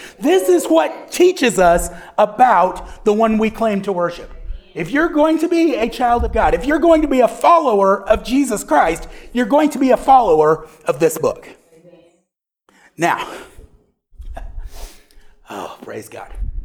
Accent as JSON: {"language": "English", "town": "Pryor", "region": "Oklahoma", "country": "United States", "tie": "born or raised there", "said": "Yeah, we're from Pryor. All right. Yes, ma'am. We are from Pryor. I've been in Northeast Oklahoma, been in the Pryor Choteau area since I was about 2. So it's all I really remember."}